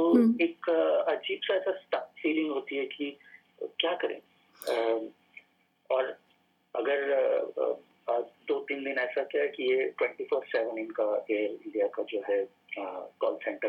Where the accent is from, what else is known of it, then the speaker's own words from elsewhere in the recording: Faridabad, Haryana, India; मेरा home town Faridabad में है, मैं पेरेंट्स के साथ रहूंगा